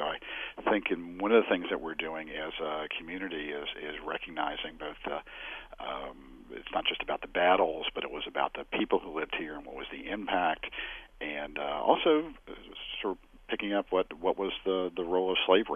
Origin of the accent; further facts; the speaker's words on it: Virginia, United States; I grew up in Virginia. I've been in the South, and I, you know, remember how I was raised, and it was, in many sense, it was a sense of Southern pride.